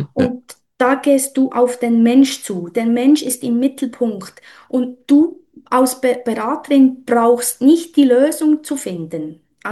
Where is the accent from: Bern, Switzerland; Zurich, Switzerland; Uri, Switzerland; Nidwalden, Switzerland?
Bern, Switzerland; now in Eastern Switzerland, Switzerland; Und ich kam in die Ostschweiz, ich bin in Bern aufgewachsen, kam in die Ostschweiz wegen der Liebe